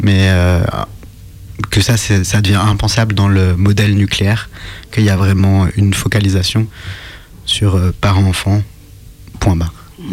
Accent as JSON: {"language": "French", "country": "France", "tie": "born or raised there", "said": "j'ai grandi en France dans un pays libéral et dans un cadre de famille nucléaire"}